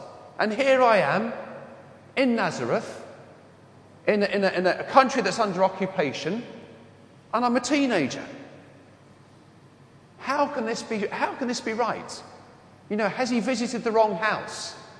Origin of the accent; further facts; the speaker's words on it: Wembley, London, United Kingdom; accent: London; I just come from Wembley, and my accent wasn't quite like this. It was a lot broader London accent.